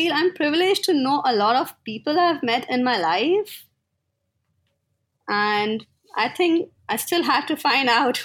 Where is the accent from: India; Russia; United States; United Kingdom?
India; Mumbai, Maharashtra; And I'm basically from Mumbai.